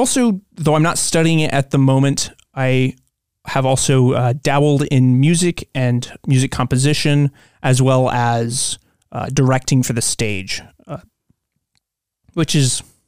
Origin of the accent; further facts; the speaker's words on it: Kearneysville, West Virginia, United States; I'm from West Virginia in the Eastern Panhandle, which some West Virginians don't consider West Virginia, but to heck with them. I'm from I would say a small town, but it's not even a small town. It's just a zip code called Kearneysville.